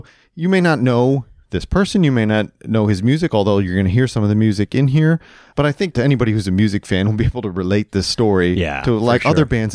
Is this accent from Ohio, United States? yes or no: yes; Toledo, Ohio, United States; recently I escaped the suburbs of Northern Virginia, mm-hmm. and I went back to my hometown of Toledo, Ohio for a little trip to visit the family.